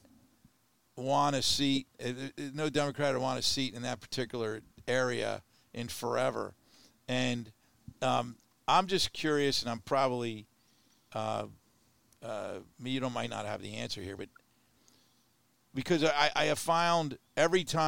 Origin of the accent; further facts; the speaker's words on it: Lancaster, Pennsylvania, United States; believe it or not, I grew up in Lancaster.